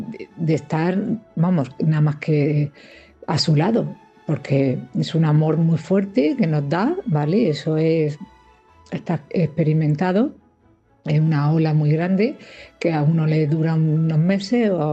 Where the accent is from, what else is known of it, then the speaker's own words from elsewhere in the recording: Cartagena, Region of Murcia, Spain; de Cartagena.